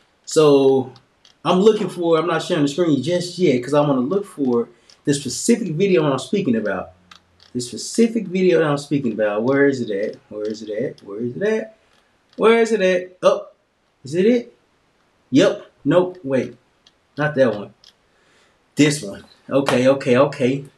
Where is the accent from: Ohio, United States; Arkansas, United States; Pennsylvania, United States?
Arkansas, United States; Little Rock; yes, coming from a small town, because I'm from Little Rock, Arkansas.